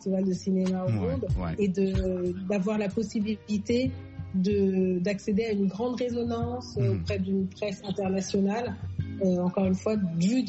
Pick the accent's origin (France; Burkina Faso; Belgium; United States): France; now in Paris, France; Moi, j'habite à Paris, j'ai grandi en France.